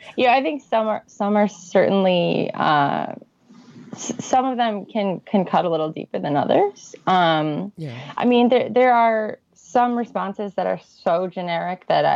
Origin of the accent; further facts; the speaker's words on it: Midwest, United States; now in New York, United States; I'm born and raised in the Midwest. I come from a pretty decent-sized family